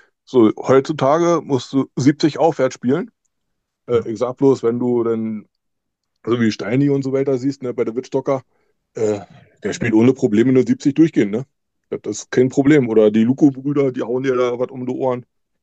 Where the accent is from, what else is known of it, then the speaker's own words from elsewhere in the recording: Mecklenburg-Vorpommern, Germany; Und ja, dann, wie gesagt, alles abgegrast, was zu machen war in Mecklenburg. Da die Rangliste mitgespielt, auch ohne Punkte und so weiter, ne? Weil da hast du ja als Mecklenburger